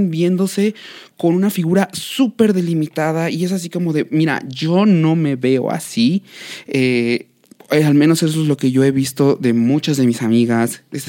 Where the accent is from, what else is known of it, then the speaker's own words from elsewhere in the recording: Mexico; a pesar de que somos mexicanos